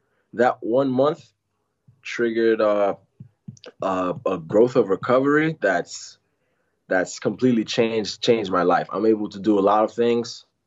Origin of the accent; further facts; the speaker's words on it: Miami, Florida, United States; also born or lived in New York; I actually moved down to Miami when I was young, about 8 years old. And so I've always been back and forth, mainly born in New York, but, you know, mainly raised in Miami, you can say.